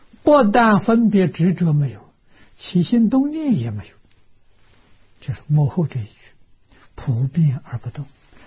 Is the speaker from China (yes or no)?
yes; China; 我们中国人算虚岁是80岁。